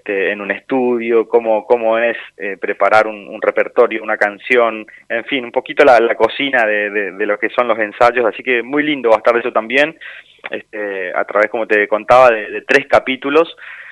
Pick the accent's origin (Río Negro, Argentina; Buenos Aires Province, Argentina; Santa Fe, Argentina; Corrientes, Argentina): Corrientes, Argentina; Santo Tomé; un abrazo de río para todo Santo Tomé y ojalá que pronto pueda andar por mi tierra, que lo ando necesitando.